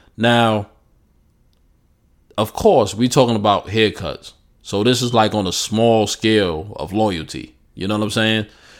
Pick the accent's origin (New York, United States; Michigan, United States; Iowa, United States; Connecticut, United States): New York, United States; moved away; I grew up in New York. And I moved to the South.